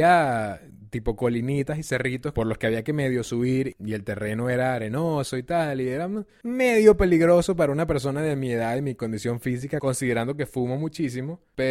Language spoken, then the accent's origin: Spanish; Venezuela; also born or lived in Miami, United States; porque yo vengo de Venezuela y luego vengo de Miami, que son súper tropicales, súper cálidas.